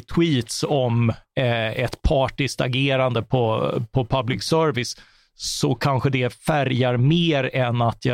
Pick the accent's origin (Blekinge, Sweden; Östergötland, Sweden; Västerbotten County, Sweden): Blekinge, Sweden; Karlskrona; för de finns ju inte i Karlskrona där jag växte upp.